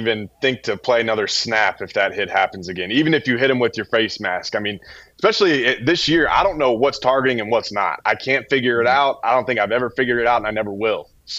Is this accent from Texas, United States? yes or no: yes; Texas, United States; And, you know, I'm from Texas. So I grew up watching SEC and Big 12 more than anything else.